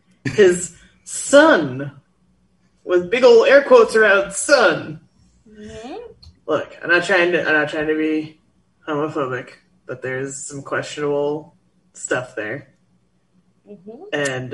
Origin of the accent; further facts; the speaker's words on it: Midwest, United States; because we're from the Midwest, we didn't really know who she was.